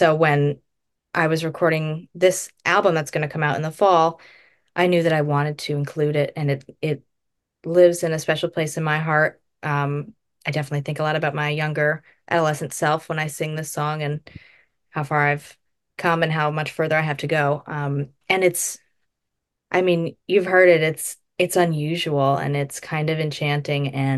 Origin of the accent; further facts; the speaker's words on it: Massachusetts, United States; going to the beach because I'm from Cape Cod.